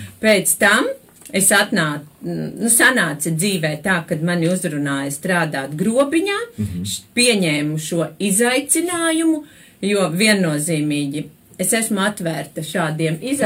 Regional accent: Aknīste, Selonia, Latvia; es nāku no Sēlijas novada.

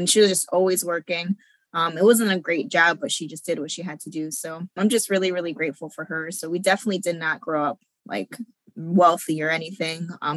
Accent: Springfield, Massachusetts, United States; moved away as an adult; now in Connecticut, United States; So I am from Springfield, Mass. So I'm not from Connecticut, but I moved here after high school because my mom got remarried.

